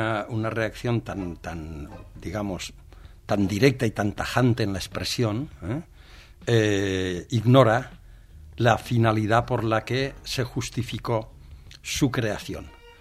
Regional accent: Valencian Community, Spain; es imposible, como valencianos, tolerar ser la comunidad más maltratada por la financiación del Estado

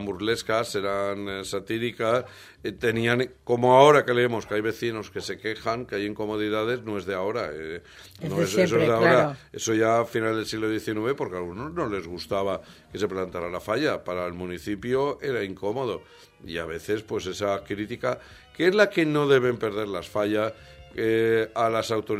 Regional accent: Valencia, Valencian Community, Spain; los valencianos tenemos la capacidad creativa

